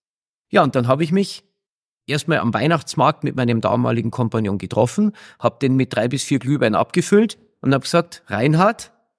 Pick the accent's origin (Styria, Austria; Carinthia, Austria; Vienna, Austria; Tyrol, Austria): Tyrol, Austria; Kitzbühel; also born or lived in Munich / Dachau; Ich bin eigentlich geboren in München, habe aber die ersten 5 Jahre in Dachau verbracht, weil meine Mutter aus Dachau ist und bin aber dann mit meiner Familie umgezogen nach Kitzbühel, nach Tirol, weil mein Vater Kitzbühler ist